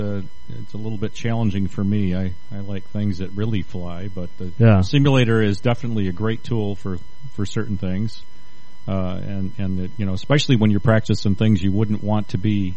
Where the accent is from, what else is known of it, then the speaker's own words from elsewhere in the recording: Anchorage, Alaska, United States; Anchorage, Alaska, my hometown.